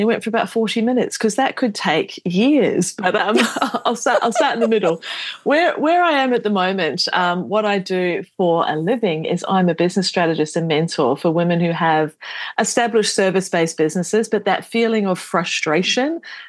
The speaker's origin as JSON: {"language": "English", "country": "New Zealand", "tie": "born or raised there", "lives_now": "Australia", "said": "I grew up in New Zealand. I've lived in Australia for many years."}